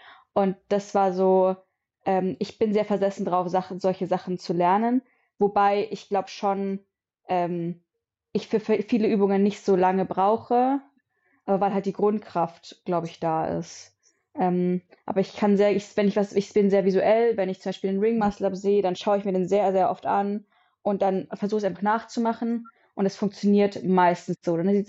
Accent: Bavaria, Germany; Ich komme aus dem Süden von München.

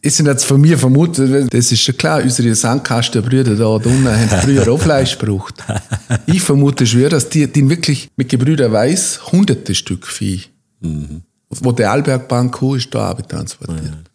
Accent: Alberschwende, Vorarlberg, Austria; born or raised there; also born or lived in Lustenau

